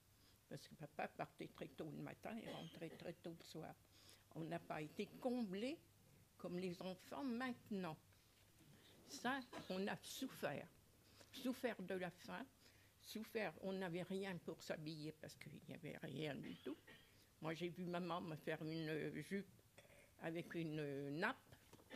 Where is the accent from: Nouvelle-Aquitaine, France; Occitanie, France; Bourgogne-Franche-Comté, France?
Nouvelle-Aquitaine, France; born there; je suis née dans les Charentes